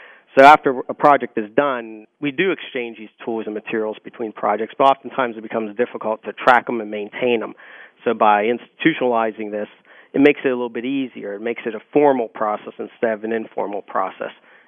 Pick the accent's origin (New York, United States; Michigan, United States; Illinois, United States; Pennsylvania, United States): Pennsylvania, United States; Pittsburgh; especially I grew up in Pittsburgh